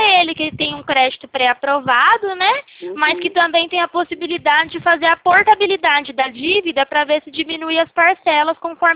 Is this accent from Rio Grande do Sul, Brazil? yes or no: no; Presidente Prudente, São Paulo, Brazil; Eu sou aqui de Presidente Prudente.